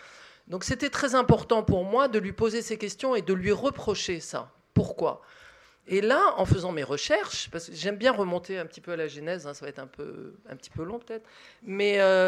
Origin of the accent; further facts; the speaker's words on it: Tunisia; also born or lived in Paris, France; Moi, je suis de mère française, je suis né à Paris, mais j'ai grandi en Tunisie à partir de l'âge de 1 an. Donc voilà, c'est comme si j'y étais né, mais j'y suis pas né. Mon père est tunisien et ils sont tous les deux communistes.